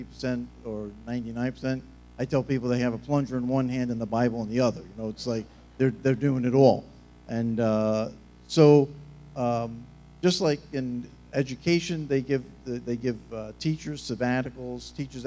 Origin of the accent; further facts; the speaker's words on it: Long Island, New York, United States; I was brought up in the New York metropolitan area on Long Island, New York.